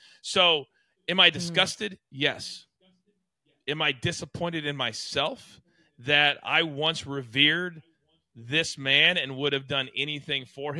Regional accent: Kansas, United States; I don't go back to my hometown, Gabby, in little town Kansas, because everybody that I went to high school with is still there.

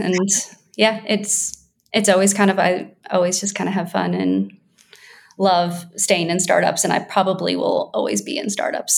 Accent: Mobile, Alabama, United States; moved away as an adult; now in New York City, United States; I am from Mobile, Alabama, is where I've spent most of my life, and went to college there and kind of came up to New York when a little later, many years after college probably

